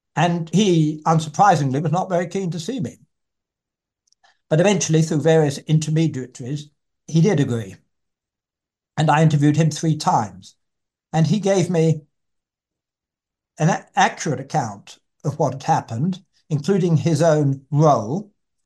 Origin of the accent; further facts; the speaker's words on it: England, United Kingdom; But of course, I'm very English, and I'm middle class.